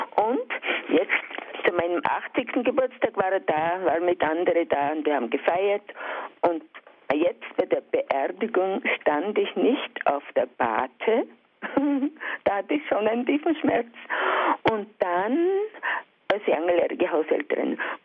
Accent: Altbach, Baden-Württemberg, Germany; Und ich habe im Altbach, also meine Heimat ausgebaut vor über 40 Jahren für meine Schwestern, für meine Mutter und so weiter und fort. Und da bin ich jetzt im Haus.

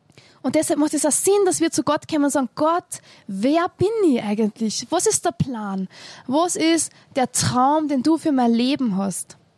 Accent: Austria; Wie ihr hören könnt, ich komme aus Österreich und als Österreicher haben wir ein sehr negatives Bild

